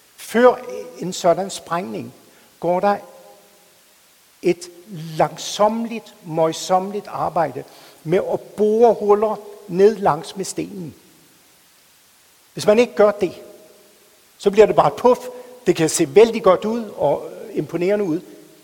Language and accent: Danish; Bornholm, Capital Region of Denmark, Denmark; jeg kommer fra Bornholm. Mens vi boede på Bornholm, så boede vi ikke langt fra stenbrud.